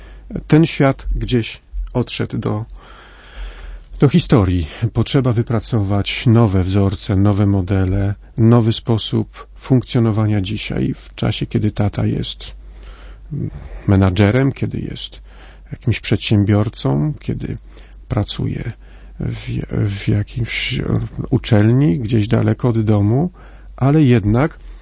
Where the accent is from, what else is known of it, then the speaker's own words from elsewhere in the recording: Kraków-Częstochowa Upland, Poland; w tej części kraju, gdzie ja się wychowywałem, na Jurze Krakowsko-Częstochowskiej